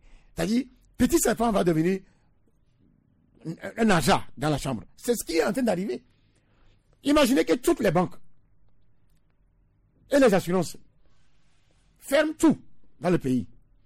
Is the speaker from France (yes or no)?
no; Togo; chez nous au Togo